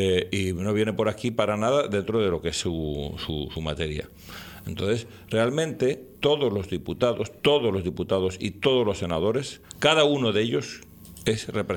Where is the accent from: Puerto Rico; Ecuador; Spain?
Spain; cualquier diputado de Bildu me representa a mí como ciudadano español.